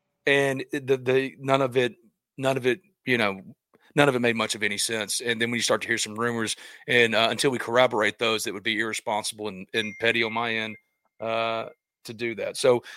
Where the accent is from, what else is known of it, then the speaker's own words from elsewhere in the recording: New Albany, Mississippi, United States; my hometown bank of B&A Bank with branches in New Albany and Tupelo. Here in New Albany, you know, I go over to my bank